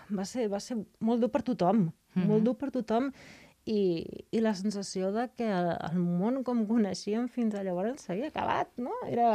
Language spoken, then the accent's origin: Catalan; Badalona, Catalonia, Spain; also born or lived in London, United Kingdom; Vaig créixer a Badalona, vaig viure a Londres, i de cop el canvi aquest em feia com molta il·lusió.